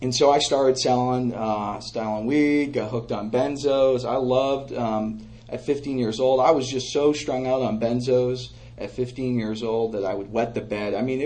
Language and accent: English; Portland, Maine, United States; I'm from Portland, Maine. New York City's not that far from there.